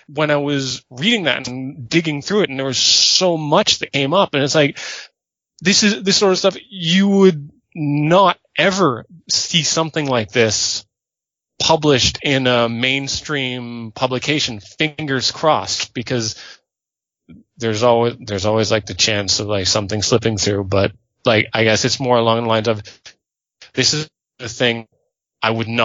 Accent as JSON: {"language": "English", "country": "Canada", "tie": "born or raised there", "said": "growing up in Canada, I've almost like absorbed that cultural feeling"}